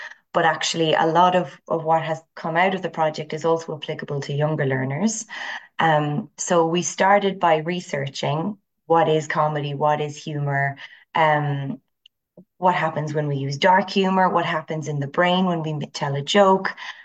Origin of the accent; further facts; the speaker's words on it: Ireland; I'm Irish. I live and work in Dublin.